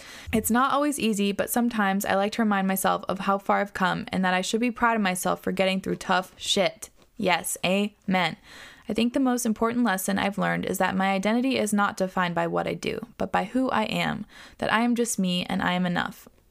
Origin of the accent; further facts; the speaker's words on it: Australia; My parents are from India, but I was born in Australia and have been living here ever since.